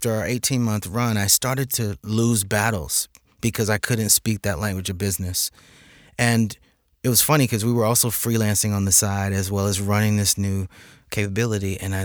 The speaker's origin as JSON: {"language": "English", "town": "Lexington", "region": "South Carolina", "country": "United States", "tie": "born or raised there", "said": "And we're from Lexington, South Carolina, very, very small town. Where I was born and raised, and they were sharecroppers."}